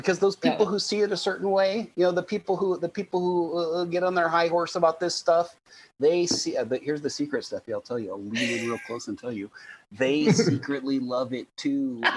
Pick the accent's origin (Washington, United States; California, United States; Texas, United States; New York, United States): California, United States; Willits; You know, I'd been there to San Francisco before growing up in Willits, but I didn't like quite understand.